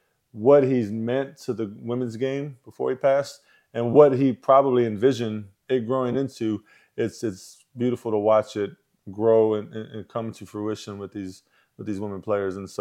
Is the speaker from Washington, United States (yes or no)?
no; San Antonio, Texas, United States; You know, we're born and raised in San Antonio, Texas.